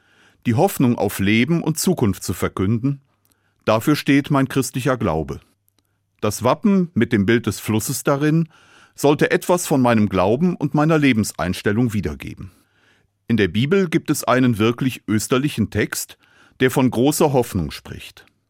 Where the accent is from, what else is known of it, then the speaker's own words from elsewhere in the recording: Cologne, North Rhine-Westphalia, Germany; born there; denn ich bin in Köln geboren, habe in Bonn studiert und gearbeitet. Dann bin ich nach Mainz gekommen